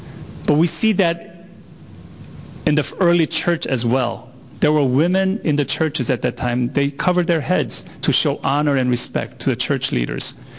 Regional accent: South Korea; I've witnessed this when I was growing up in Korea

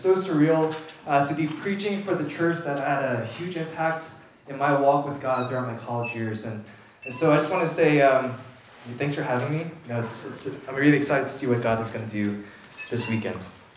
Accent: New Jersey, United States; also born or lived in Flushing; I was born in Flushing, but I didn't live there at the time. So I was raised in Bergen County, New Jersey, and my parents are still living there. They're in Clifton, New Jersey. We used to live in Closter.

